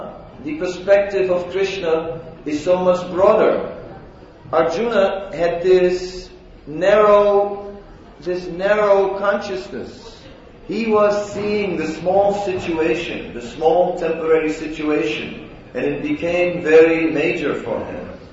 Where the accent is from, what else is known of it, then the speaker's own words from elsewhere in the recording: Amsterdam, North Holland, Netherlands; In my hometown, Amsterdam, there was a hotel on the main square, main city square, named Krasnapolsky.